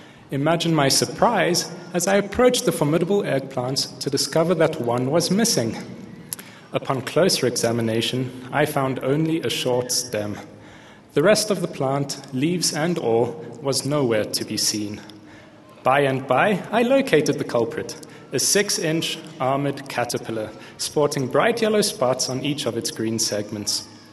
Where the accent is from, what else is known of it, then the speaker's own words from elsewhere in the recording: South Africa; As a young man growing up in South Africa, I was blessed with a beautiful vegetable garden.